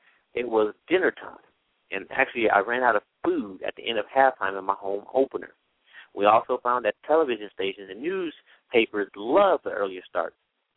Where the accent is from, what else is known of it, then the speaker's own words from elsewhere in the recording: West Coast, United States; I definitely don't want to play at nighttime because I'm from the West Coast, because it's going to be even colder.